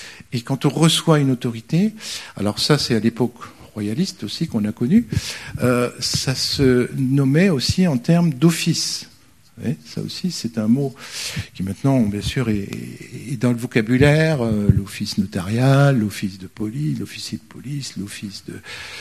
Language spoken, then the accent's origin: French; France; Et nous, en tant que Français, on est dans une histoire.